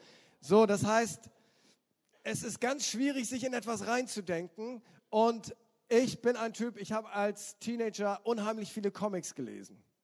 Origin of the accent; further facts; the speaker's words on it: Northern Germany, Germany; Oder, ich komme aus Norddeutschland.